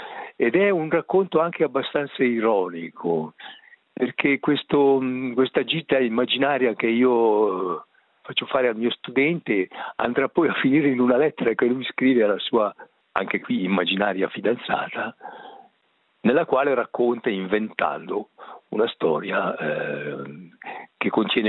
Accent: Chiasso, Ticino, Switzerland; also born or lived in Mendrisio; now in Bruzzella, Switzerland; io ho sempre vissuto nel Mendrisiotto, sono nato a Mendrisio ma cresciuto a Chiasso, sono un uomo di frontiera, diciamo, e fino a 32 anni ho vissuto a Chiasso, poi mi sono spostato a Mendrisio, poi a Coldrerio e poi oggi sono in Valle di Muggio a Bruzzella

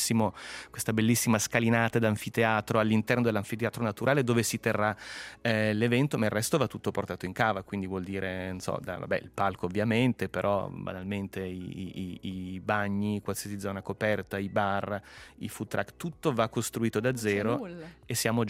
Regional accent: Mendrisio, Ticino, Switzerland; Io sono nato e cresciuto a Mendrisio, ad esempio.

